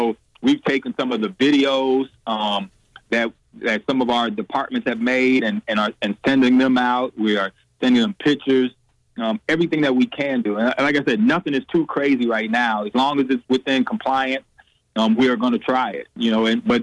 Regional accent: Chicago, Illinois, United States; Well, I think the biggest thing is I'm an in-state guy. I'm from Chicago. I'm a public league guy.

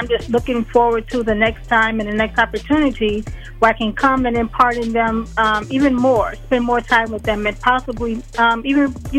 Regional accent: Chicago, Illinois, United States; also born or lived in Greenwood, Mississippi; and I'm originally from Chicago. Born in Greenwood, Mississippi, but I was raised in the city of Chicago. And that's where I spent most of my life.

